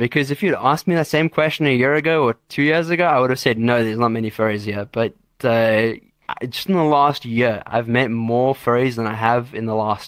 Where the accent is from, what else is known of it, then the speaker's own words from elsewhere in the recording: KwaZulu-Natal, South Africa; Yeah, born and raised South African. I was born in KwaZulu-Natal.